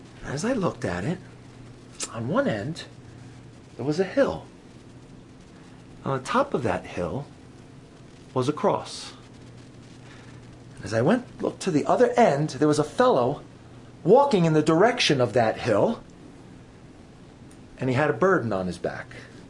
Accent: United States; I'm from America, and you know, we love the Wesleys, and we sing their hymns

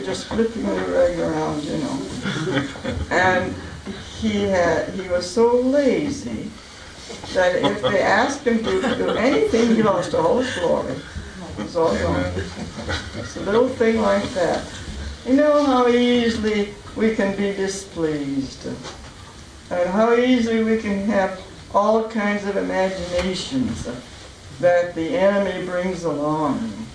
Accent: Michigan, United States; Now, she lived about a mile out of my hometown in Michigan.

